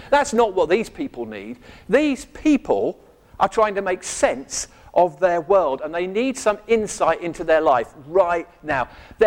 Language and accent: English; Dover, South East England, United Kingdom; I grew up, I was born in Dover. I loved the sea. My ancestors were lighthouse keepers.